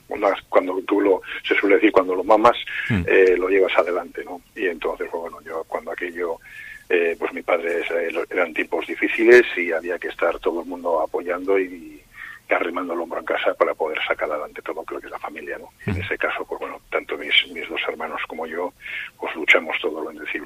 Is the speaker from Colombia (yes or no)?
no; Cicero, Cantabria, Spain; yo procedo de Cicero concretamente. Mis padres eran los regentes del bar, restaurante Casa César